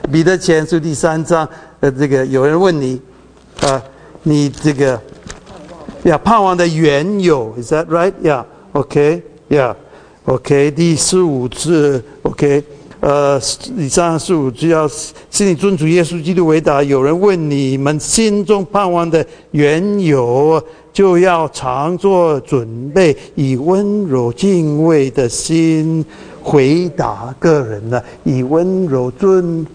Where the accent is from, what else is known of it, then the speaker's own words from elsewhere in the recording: Taiwan; 我是台湾人啊，我是台湾来的